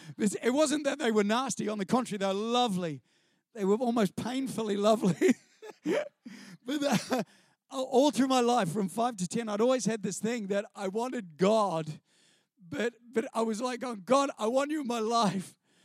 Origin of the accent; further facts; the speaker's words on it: Christchurch, Canterbury, New Zealand; I'll tell you some of my story. I grew up in Christchurch, New Zealand.